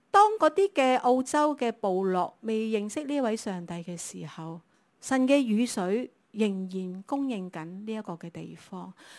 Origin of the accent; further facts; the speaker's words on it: China; 因为在我们中国人的传统里面，我们觉得妈妈大一点嘛